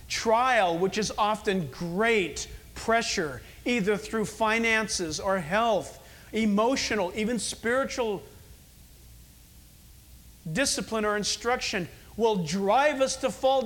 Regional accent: San Diego, California, United States; I was born and raised in San Diego

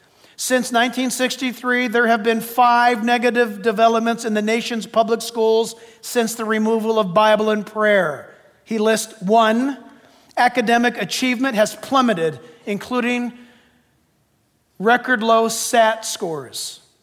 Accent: San Diego, California, United States; I was born and raised in California. I'm from San Diego. I love this state. I love this beautiful state

